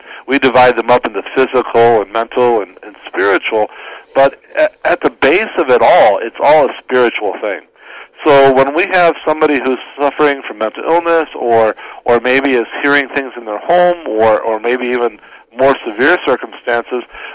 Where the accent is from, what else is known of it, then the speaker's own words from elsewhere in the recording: Michigan, United States; I'm from Michigan, so my apologies too.